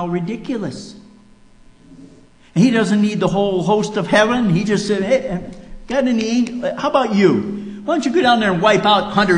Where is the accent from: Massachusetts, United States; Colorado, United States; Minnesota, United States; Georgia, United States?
Minnesota, United States; accent: Minnesotan; I came from Minnesota. I speak Minnesotan. You betcha.